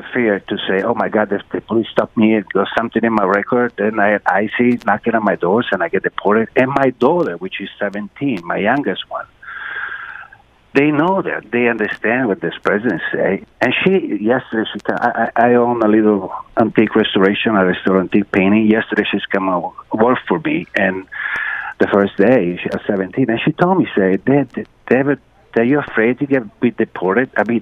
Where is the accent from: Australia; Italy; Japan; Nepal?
Italy; now in Oak Park, United States; I'm an immigrant from Italy. I have a green card.